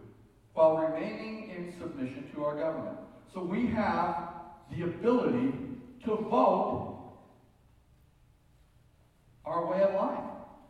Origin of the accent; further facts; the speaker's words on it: California, United States; I had a pastor in Texas get all over me because I was from California and we voted in Arnold.